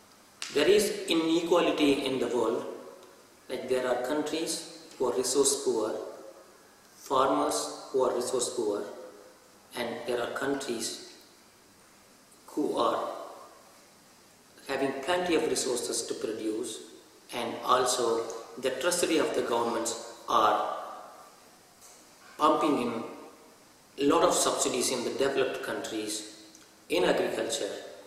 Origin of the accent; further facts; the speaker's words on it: India; I come from India.